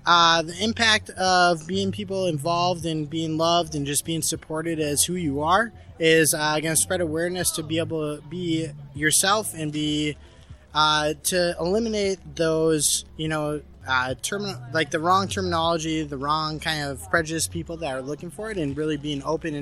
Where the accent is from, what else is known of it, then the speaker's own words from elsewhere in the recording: Maple Grove, Minnesota, United States; I am from Maple Grove.